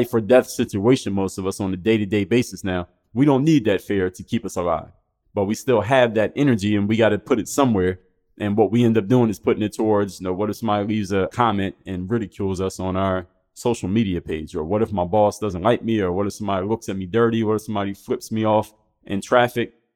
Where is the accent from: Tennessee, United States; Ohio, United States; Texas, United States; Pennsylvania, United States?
Pennsylvania, United States; Philadelphia; And Philadelphia is a great city. I'm from Philadelphia.